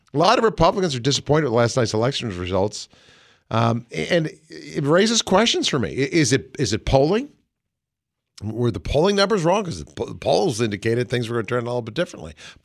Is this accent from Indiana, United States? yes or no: no; Pennsylvania, United States; Dr. Kenger is from that state, my home state, his home state.